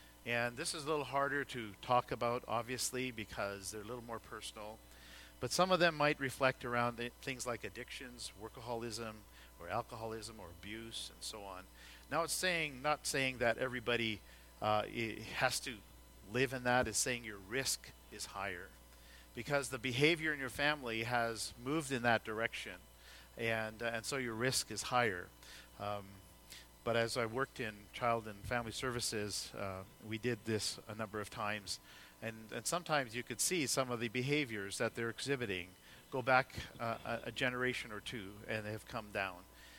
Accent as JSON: {"language": "English", "country": "India", "moved": "yes", "said": "some part of it is because I came from India, I enjoy Indian food, and our kids do."}